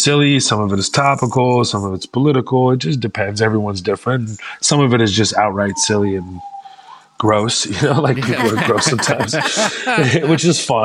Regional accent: Houston, Texas, United States; I was doing them in Houston in my hometown with this small room called The Box inside The Secret Group.

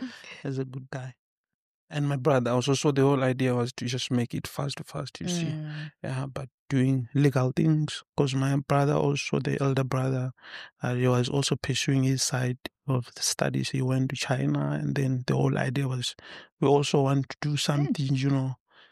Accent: Limpopo, South Africa; I'm 29. So I grew up in Venda, deep end there, Venda, Limpopo.

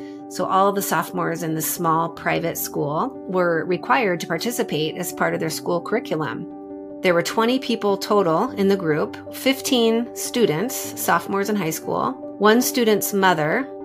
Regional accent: Pacific Northwest, United States; I grew up in the Pacific Northwest during this time

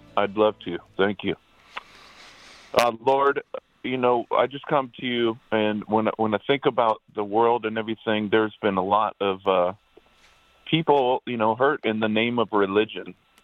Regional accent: Bakersfield, California, United States; I grew up in Bakersfield, California, and all that was there are oil fields, cotton fields, and country music.

